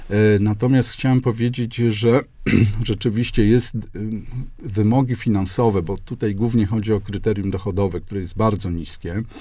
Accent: Łódź, Łódź Voivodeship, Poland; jestem rodowitym łodzianinem, i moje babcie mają takie typowe życiorysy, obie w wieku 13 lat poszły do fabryki

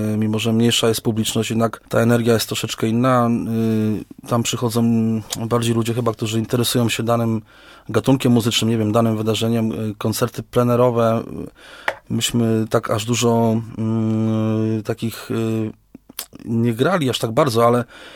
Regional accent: Uniejów, Łódź Voivodeship, Poland; mimo że jesteśmy z Uniejowa, mimo że z tego okręgu nie wszyscy nas gdzieś tam słyszeli

